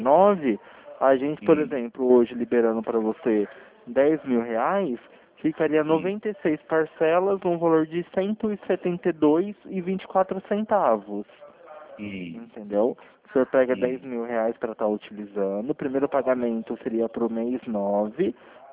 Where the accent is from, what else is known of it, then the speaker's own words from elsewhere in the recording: Campinas, São Paulo, Brazil; eu sou aqui de Campinas, São Paulo.